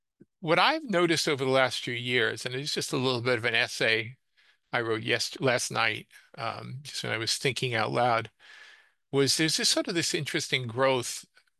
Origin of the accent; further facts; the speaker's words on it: New York City, New York, United States; I grew up originally in New York City, went to Flushing High School, and I watched as most of Flushing just basically pretty much got run over